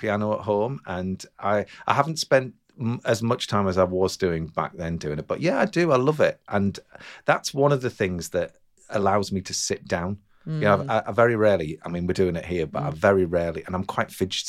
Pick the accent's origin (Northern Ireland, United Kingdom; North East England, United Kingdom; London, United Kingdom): North East England, United Kingdom; Durham; I'm from Durham.